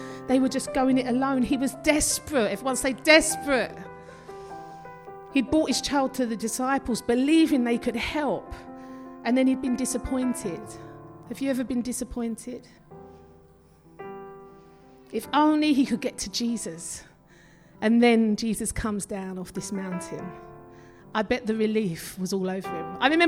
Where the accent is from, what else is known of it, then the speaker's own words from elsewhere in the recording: Romford, London, United Kingdom; from Romford and I haven't been to theology college.